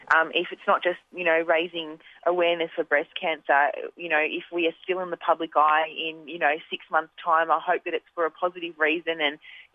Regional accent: Melbourne, Victoria, Australia; Melbourne.

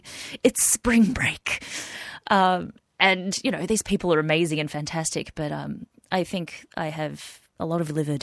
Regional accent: Hong Kong; my background is Cantonese. I'm from Hong Kong.

